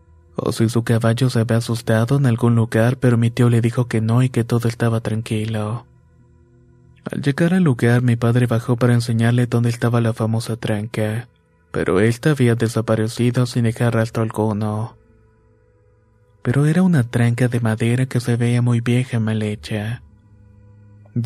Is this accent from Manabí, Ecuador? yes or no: no; El Carmen de Pijilí, Azuay, Ecuador; Soy de Ecuador y quiero contar una historia que le pasó a mi padre. Vivíamos en una pequeña parroquia rural llamada El Carmen de Pijilí. Esto ubicado en la provincia de Azuay.